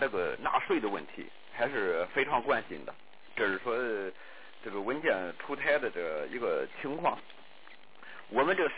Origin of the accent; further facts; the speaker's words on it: China; 其实我们大陆人到香港还有澳门去工作涉及的问题